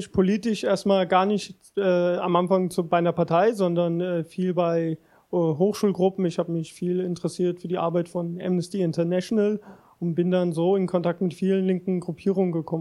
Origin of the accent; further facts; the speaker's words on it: Rüsselsheim, Hesse, Germany; ich bin im Hasengrund in Rüsselsheim groß geworden und das ist insofern strukturell benachteiligt, dass es viel sozialer Wohnungsbau ist, viele Menschen, die finanziell erstmal benachteiligt sind, also die nicht so viel verdienen